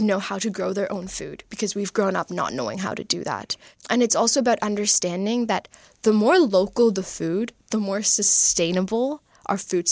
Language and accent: English; Waterloo, Ontario, Canada; is from where I'm from Waterloo.